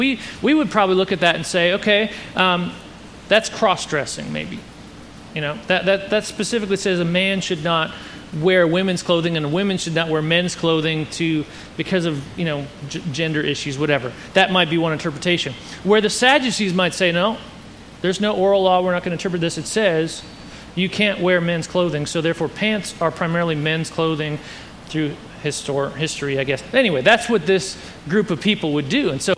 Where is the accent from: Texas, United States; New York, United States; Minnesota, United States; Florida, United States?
Minnesota, United States; I said we grew up in Minnesota, so we had lots of cold and snow.